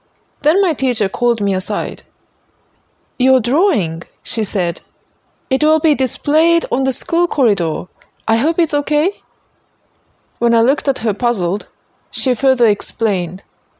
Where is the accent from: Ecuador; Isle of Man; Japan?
Japan; English is a second language; This weekend, from August 7th, in my hometown back in Japan, the annual summer festival is happening.